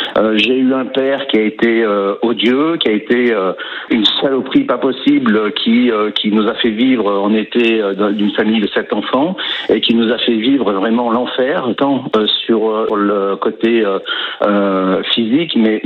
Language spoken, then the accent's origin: French; Désertines, Auvergne-Rhône-Alpes, France; born there; Vous avez un chêne qui symbolise ma naissance, mes racines, qui a été pris sur Désertine, je suis né à Désertine